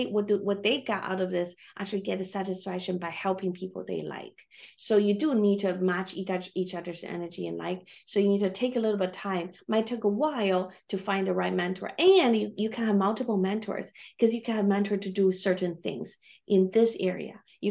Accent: China; English is a second language; And I grew up in China, and then I barely spoke English

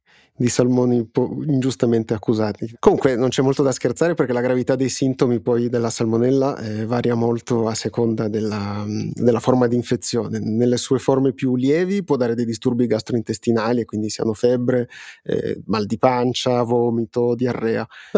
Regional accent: Piedmont, Italy; soprattutto tu e io che siamo piemontesi

